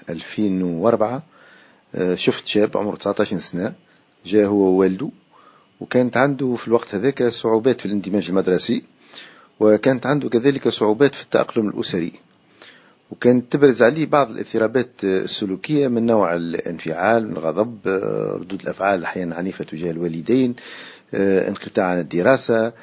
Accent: Tunisia; وانا ككل تونسي

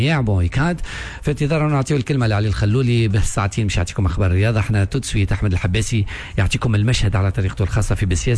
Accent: Tunisia; انا اعلامي تونسي

